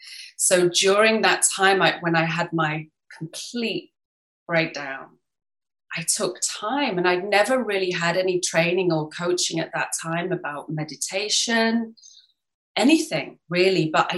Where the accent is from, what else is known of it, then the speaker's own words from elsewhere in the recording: England, United Kingdom; now in Paris, France; I'm English, born and bred, but I live in Paris now. Yeah, we've lived here for around 17 years, something like that.